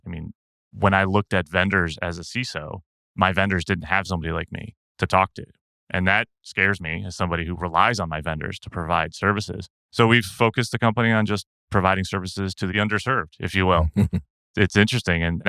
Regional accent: New Jersey, United States; So geeky little kid growing up in New Jersey, go outside when you can.

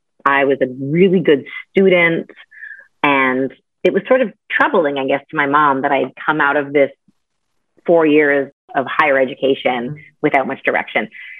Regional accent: Canada; I grew up in Canada and I went to McGill University

